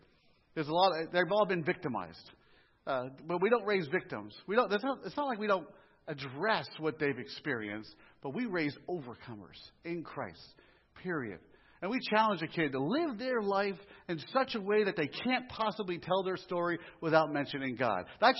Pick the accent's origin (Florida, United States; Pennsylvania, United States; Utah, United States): Pennsylvania, United States; Philadelphia; driving like I'm from Philadelphia, which I am, and I'm driving in the Midwest, which they're not